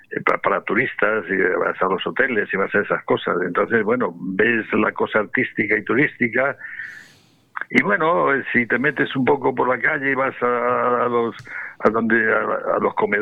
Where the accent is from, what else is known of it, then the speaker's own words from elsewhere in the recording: Fabero, Castile and León, Spain; yo recuerdo que yo soy de Favero del Bierzo, en la provincia de León.